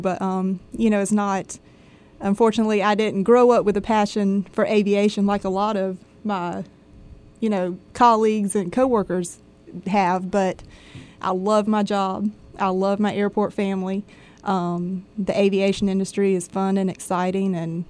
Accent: Augusta, Georgia, United States; I grew up in the Augusta area in Columbia County. So born and raised here. Never went anywhere. Went to high school at Greenbrier High School. Then I went to college at Augusta State University.

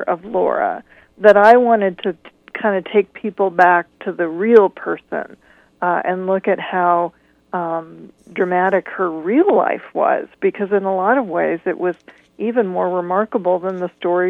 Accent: Pacific Northwest, United States; I grew up in the Pacific Northwest, but all of my grandparents had come from immigrants and farming families in the Midwest.

